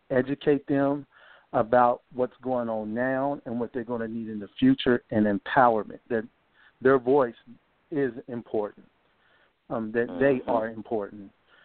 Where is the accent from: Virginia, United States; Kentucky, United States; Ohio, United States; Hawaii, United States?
Virginia, United States; Bristol; moved away; also born or lived in Knoxville, Tennessee; Me, I'm from Bristol, Virginia, but I end up moving to Knoxville, Tennessee, where I started my life anew, and then eventually settled here in Middle Tennessee.